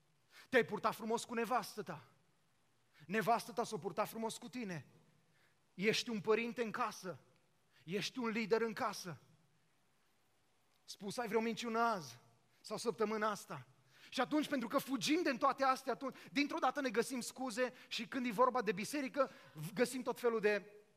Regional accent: Romania; o lege ciudată pentru mine ca român.

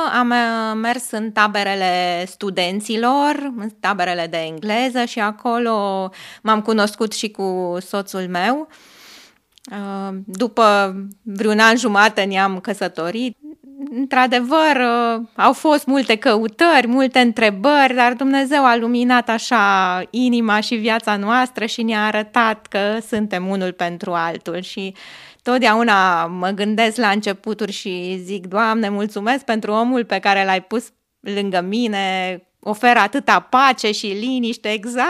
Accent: Arad, Arad County, Romania; born there; Da, m-am născut în Arad, într-o familie de credincioși, am mers de mică la biserică

